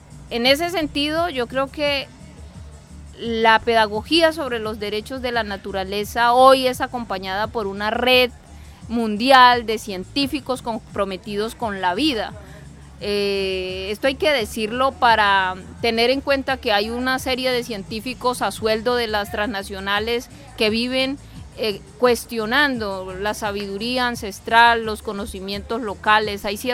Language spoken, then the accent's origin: Spanish; Quindío, Colombia; Vengo del Quindío, donde todo el departamento, el 80% está concesionado